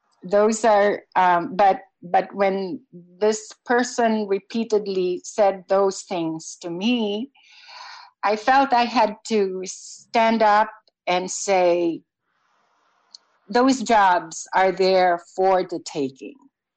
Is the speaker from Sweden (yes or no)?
no; Philippines; my overall experience of being an immigrant, of being of a different race, of being a Filipino, of being brown, of being of a different race, has been wonderful.